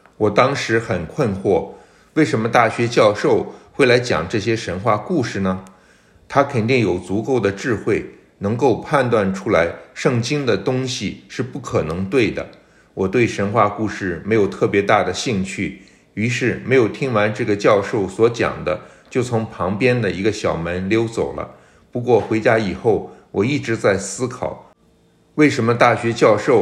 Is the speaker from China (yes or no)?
yes; Heilongjiang, China; 我生在黑龙江的一个小县城，我们那里教育水平比较低，我的英语基础一开始就比别的学生差